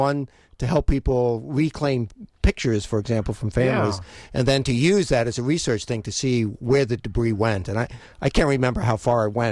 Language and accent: English; Long Island, New York, United States; I'm from Long Island.